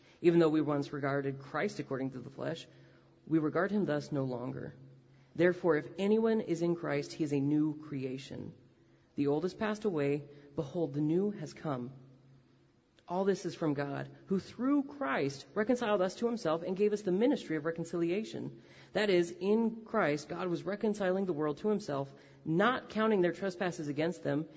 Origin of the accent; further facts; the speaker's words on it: Washington, United States; As he said, I'm from Washington State.